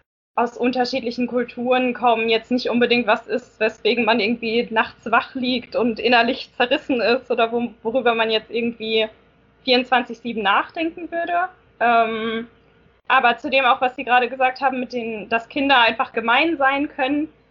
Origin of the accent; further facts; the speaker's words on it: Germany; born there; first language German; Also meine Mutter ist deutsch und ich wurde auch in Deutschland geboren und Deutsch ist auf jeden Fall meine Muttersprache. Und mein Vater kommt aus Ghana